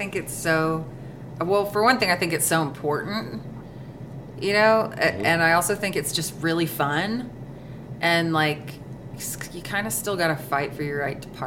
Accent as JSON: {"language": "English", "town": "Huntsville", "region": "Alabama", "country": "United States", "tie": "born there", "said": "But I was born in Huntsville. My parents got divorced when I was 3, and they were both remarried by the time I was 5. My dad moved to Hot Rock, Tennessee, so that's when I started like splitting my time."}